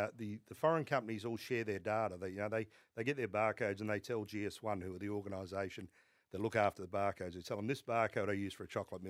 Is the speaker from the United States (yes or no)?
no; South Australia, Australia; Yeah, I'm from South Australia, obviously.